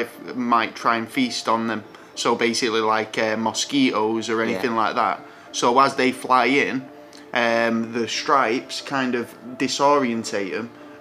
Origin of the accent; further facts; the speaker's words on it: Middleton, North West England, United Kingdom; I'm from Middleton, but in the UK.